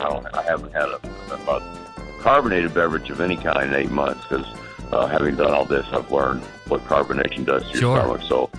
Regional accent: Chattanooga, Tennessee, United States; I love being from Chattanooga. I love growing up in Chattanooga. All my roots are in Chattanooga.

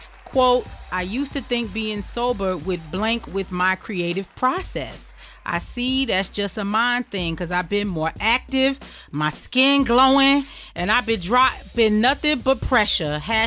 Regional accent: Queens, New York, United States; as a girl born and raised in Queens, you are a legend to me. I remember being on Jamaica Avenue wanting a pair of Adidas so bad, and my mother couldn't afford them.

